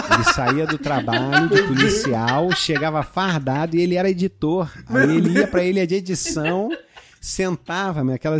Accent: Rio de Janeiro, Brazil; cresci em Jacarepaguá, então tenho essa limitação de conhecer bem Jacarepaguá, Madureira, Vila Valqueira e Marechal e desconhecer o resto do mundo.

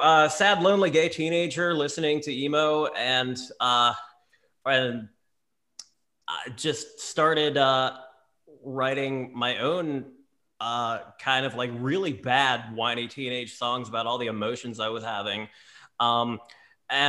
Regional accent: Long Island, New York, United States; now in New Orleans, United States; Like, this is back when I was still living on Long Island. I grew up on Long Island. I moved to New Orleans a couple years ago. So, you know, all the trace of Southern accent in my voice, that's completely acquired by accident.

